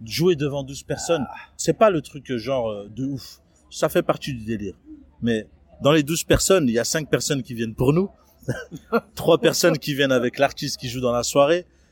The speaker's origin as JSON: {"language": "French", "town": "Toulouse", "region": "Occitanie", "country": "France", "said": "si moi, je suis de Toulouse."}